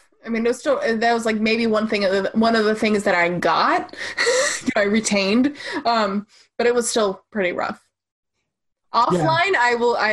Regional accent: Arlington, Virginia, United States; Yes, Arlington.

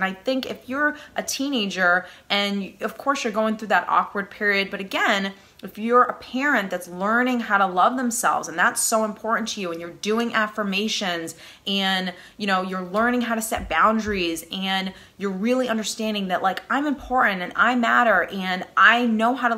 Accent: Boston, Massachusetts, United States; accent: Boston; I'm from New England, I'm from Boston, and I'm just thankful that my accent isn't as bad as it could possibly be.

